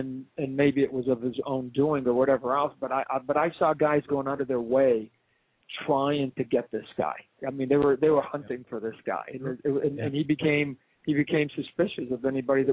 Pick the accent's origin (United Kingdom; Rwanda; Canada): Canada; now in United States; You know, we live in America, right? Anybody's allowed to sue anybody over anything. I've found, as a Canadian guy, I found that to be one of the truisms